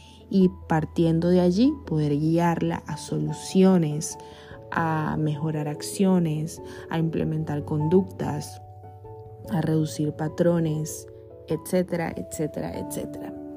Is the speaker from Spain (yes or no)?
no; Venezuela; sé que en mi país, Venezuela, el acceso a la salud mental es muy limitado